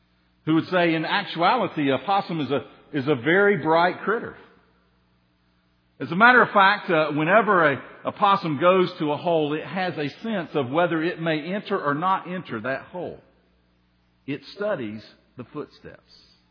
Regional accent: Tennessee, United States; I'm a Tennessee boy, and so I grew up in the hills of Tennessee, and it was not uncommon to see a possum as roadkill on the side of the road

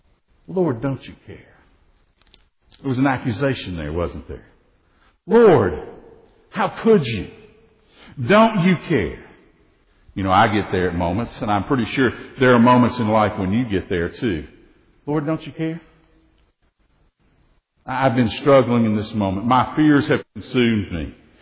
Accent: United States; Now, I grew up on the Tennessee River. I grew up on the waters.

